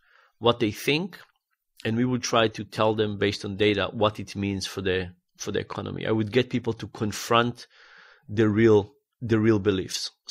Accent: Israel; I grew up in Israel.

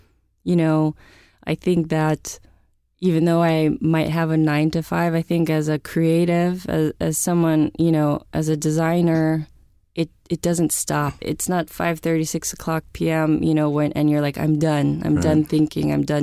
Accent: San Francisco, California, United States; I grew up in San Francisco, and I think when I think about my childhood, I think about my backyard.

